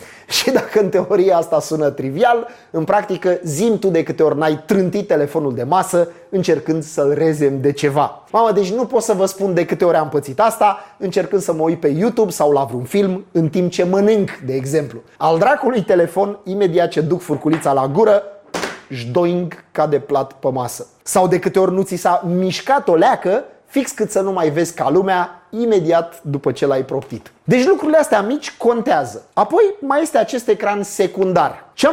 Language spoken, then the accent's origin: Romanian; Romania; Desigur, noi suntem români și știm cum să găsim căi ocolitoare